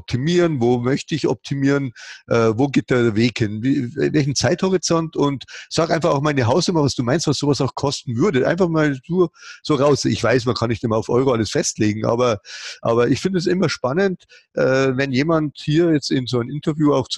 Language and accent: German; Bavaria, Germany; Das ist ja eigentlich, wie man so schön sagt bei uns in Bayern, das ist ja Marti Wiesen